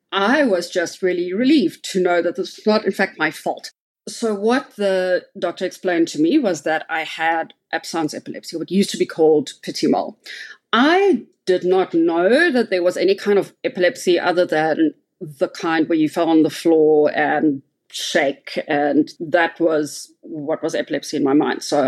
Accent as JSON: {"language": "English", "town": "Cape Town", "region": "Western Cape", "country": "South Africa", "lives_now": "Johannesburg, South Africa", "said": "I live in Johannesburg, South Africa. I'm originally from Cape Town."}